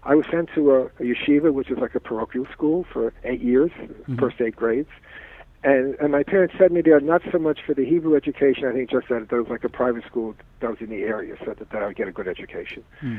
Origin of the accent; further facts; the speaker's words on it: Brooklyn, New York, United States; born there; now in Temecula, United States; I was born in Brooklyn. And I ended up in Temecula.